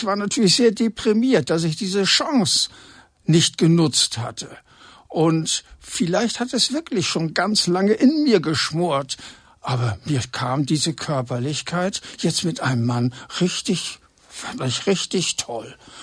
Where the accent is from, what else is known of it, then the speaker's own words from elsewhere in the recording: Hamburg, Germany; Und ich als Hamburger war also dann lieber in der Freizeit mehr in Hamburg